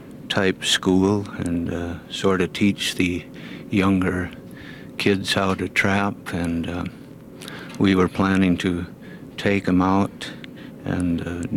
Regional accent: McGrath, Alaska, United States; from the Yukon, Lower Yukon McGrath area.

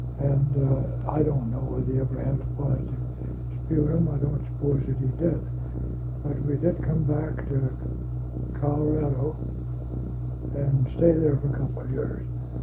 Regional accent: Miraj, Maharashtra, India; born there; I was born in India. My father was a Michael missionary in India, Presbyterian Church. And I was born in, say, called Mirage, M-I-R-A-J

